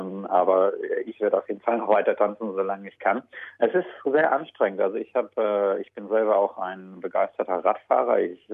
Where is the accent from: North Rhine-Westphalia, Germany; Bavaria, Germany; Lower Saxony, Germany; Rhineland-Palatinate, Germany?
Lower Saxony, Germany; now in Adelaide, Australia; Also ich muss selber erstmal sagen, ich bin auch ein Nicht-Bayer. Ich komme ursprünglich aus dem Harz, aus Niedersachsen.